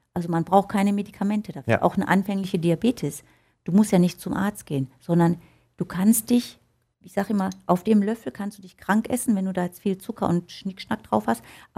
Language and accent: German; Velbert, North Rhine-Westphalia, Germany; Ich bin aus Velbert und da habe ich mein Studio in der Friedrichstraße.